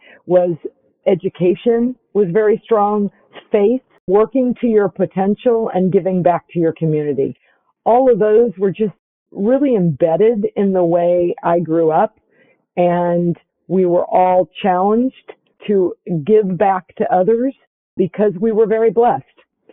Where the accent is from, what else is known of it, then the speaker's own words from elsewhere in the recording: Prairie Village, Kansas, United States; Believe it or not, I was born and raised in Prairie Village, Kansas. I am one of a number of children.